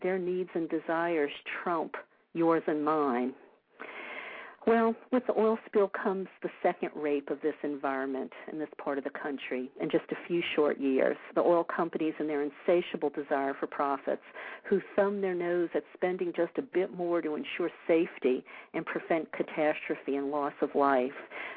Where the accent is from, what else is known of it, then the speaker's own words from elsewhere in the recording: New Orleans, Louisiana, United States; I've been thinking a lot about what's going on in the Gulf, just south of my hometown, New Orleans, you know, with this catastrophic oil spill. You know, maybe I'm more tuned in than maybe the average American because it's where I come from. You know, those are my roots.